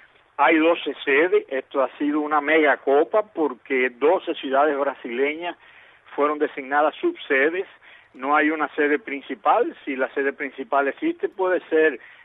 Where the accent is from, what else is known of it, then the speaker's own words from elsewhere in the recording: Cuba; yo como cubano, en Cuba no hay tradición de fútbol